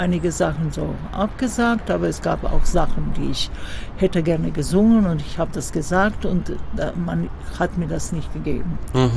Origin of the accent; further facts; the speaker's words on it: Zagreb, City of Zagreb, Croatia; hier in Zagreb, weil das meine Heimatstadt ist.